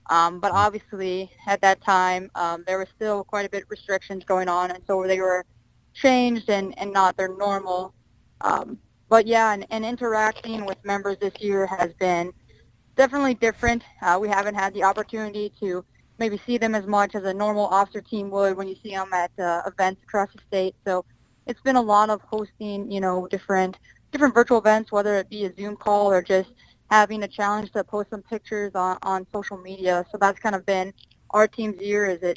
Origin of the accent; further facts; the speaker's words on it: Forbes, North Dakota, United States; obviously. I come from Forbes originally, Forbes, North Dakota.